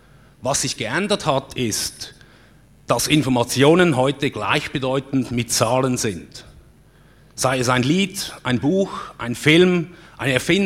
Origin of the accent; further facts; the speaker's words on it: Zug, Switzerland; Es stellt sich heraus, dass Fintech-Startups in meiner Heimatstadt sprießen und gedeihen.